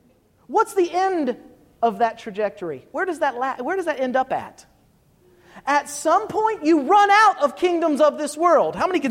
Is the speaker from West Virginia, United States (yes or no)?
yes; West Virginia, United States; I'm from West Virginia, it's your fault, you invited me.